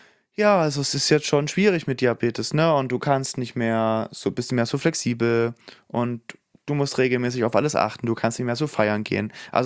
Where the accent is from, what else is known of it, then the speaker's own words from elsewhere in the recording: Saxony, Germany; da, wo ich herstamme in Sachsen, gibt es vielleicht 15 bis 20 Vereine.